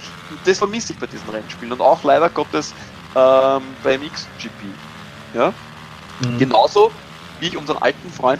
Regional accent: Austria; als Österreicher habe ich mich natürlich für KTM entschieden.

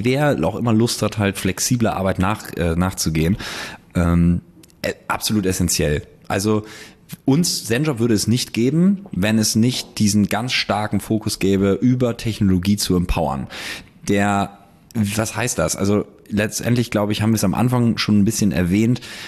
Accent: Hamburg, Germany; Ich komme ja aus Hamburg

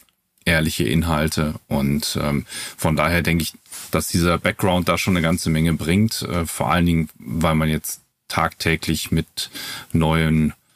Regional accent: Dortmund, North Rhine-Westphalia, Germany; ich bin aus Dortmund

